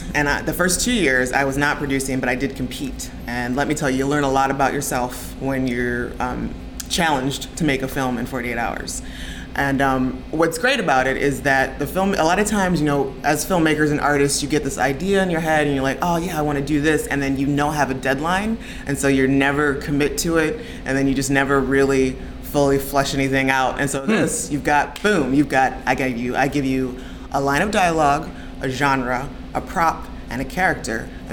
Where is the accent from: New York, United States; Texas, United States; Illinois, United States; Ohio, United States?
Ohio, United States; Toledo; now in Pittsburgh, United States; Toledo, Ohio.